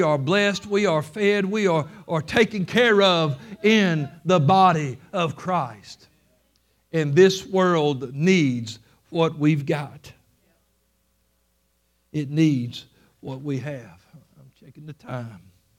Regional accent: United States; born there; being born an American will not get me into heaven. Being born an American did not get me out of darkness.

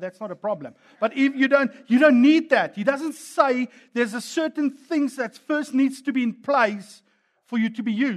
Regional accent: South Africa; accent: Afrikaans; See my Afrikaans accent, call that word completely out.

